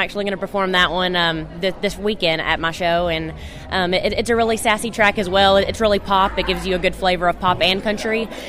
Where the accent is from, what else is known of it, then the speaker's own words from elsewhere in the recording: Murray, Kentucky, United States; I'm from Murray, Kentucky, originally.